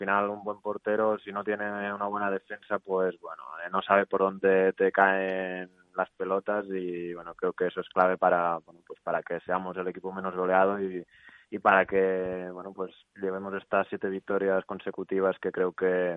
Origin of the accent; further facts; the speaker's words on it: Lloret de Mar, Catalonia, Spain; moved away as an adult; vamos a Lloret, que es mi pueblo, que es donde me formé